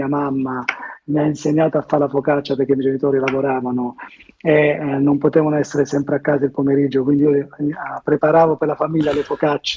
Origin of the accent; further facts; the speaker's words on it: Gioia del Colle, Apulia, Italy; nel mio paese, Gioia del Colle, in provincia di Bari